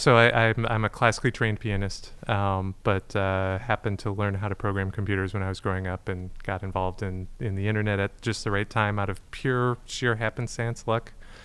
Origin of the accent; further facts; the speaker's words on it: Twin Cities, Minnesota, United States; moved away as an adult; now in San Francisco, United States; I am a Midwest boy at heart, born and raised in the Twin Cities, Minnesota.